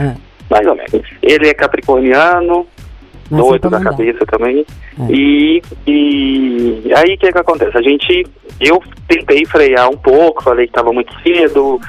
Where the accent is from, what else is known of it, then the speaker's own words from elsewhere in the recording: Contagem, Minas Gerais, Brazil; born there; Só passei uma temporada no Rio. Morei uns 3 anos no Rio e voltei pra Contagem de novo. Mas sou nascido em Contagem.